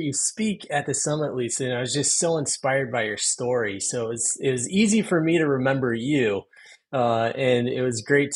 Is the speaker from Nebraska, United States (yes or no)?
no; Michigan, United States; also born or lived in Ohio; now in Indiana, United States; I am a product of the Great Lakes through and through, born and raised in Michigan and Ohio, and then made my roots in Indiana.